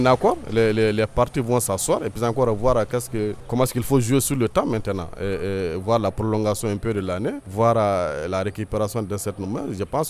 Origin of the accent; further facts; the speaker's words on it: Mali; nous sommes des Maliens